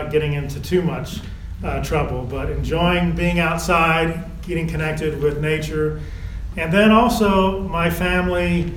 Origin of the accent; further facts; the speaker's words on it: Lawton, Oklahoma, United States; I grew up in Lawton, Oklahoma, which is not too far away